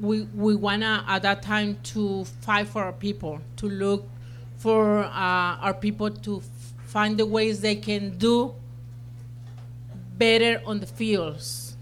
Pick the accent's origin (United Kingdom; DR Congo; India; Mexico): Mexico; English is a second language; now in United States; because I was coming from Mexico at that time, and I can tell you that I know more here the states than Mexico, because we travel from one state to another state.